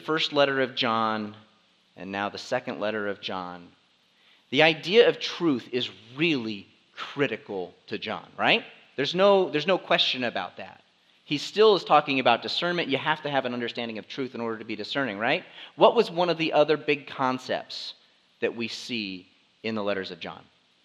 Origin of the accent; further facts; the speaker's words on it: West Virginia, United States; I'll be honest. I grew up in West Virginia, so anytime I hear like thunder, I think of … like thunder